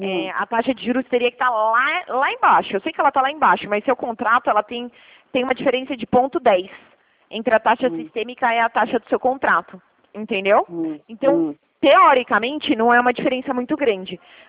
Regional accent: Limeira, São Paulo, Brazil; Eu sou de Limeira

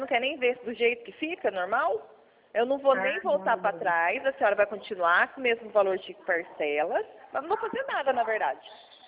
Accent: Mogi Guaçu, São Paulo, Brazil; Eu sou aqui de Mogi Guaçu, tá?

